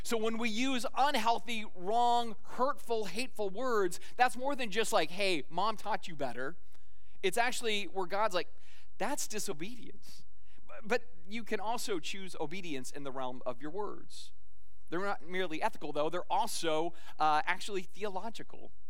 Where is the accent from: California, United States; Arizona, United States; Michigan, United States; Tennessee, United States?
Arizona, United States; I grew up in Arizona. I know what waterless living is like.